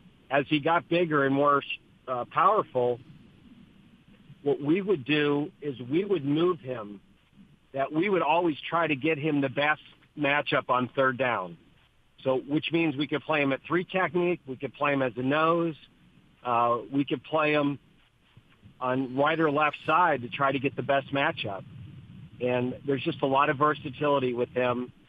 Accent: New York, United States; I grew up in Western New York, and I had a little transistor radio that I'd listen to WGR as a kid and listen to the Sabres games.

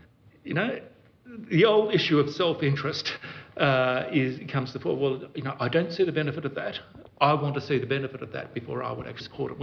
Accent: Melbourne, Victoria, Australia; I'm from Melbourne

